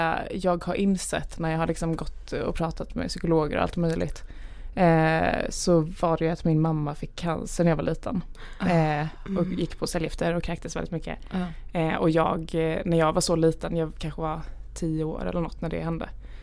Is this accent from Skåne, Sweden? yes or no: yes; Lund, Skåne, Sweden; also born or lived in Gävle; jag är född i Gävle. Mina föräldrar är från Gävle. Och uppvuxna i Gävle. Och sen när jag var typ 5 år tror jag, flyttade vi ner till Lund. Så mina föräldrar har ju verkligen inte skånskan.